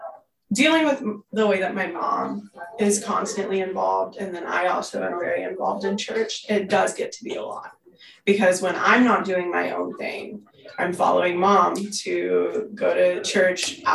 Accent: Holden, Missouri, United States; I'm originally from Holden, Missouri, but I attend the congregation in Oak Grove, Missouri, which my mother is a pastor of.

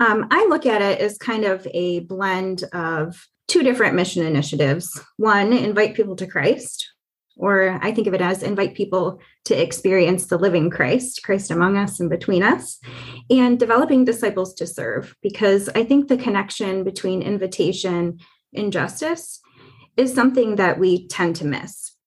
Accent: Lexington, Michigan, United States; I am from Lexington, Michigan. My family and I live at Blue Water Campground, which is right on Lake Huron.

